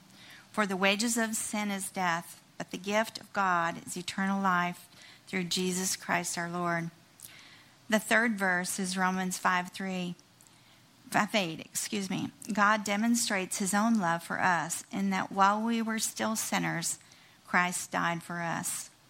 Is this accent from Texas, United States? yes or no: yes; Dallas, Texas, United States; born there; I was born in Dallas at Florence Nightingale Hospital, which doesn't exist anymore.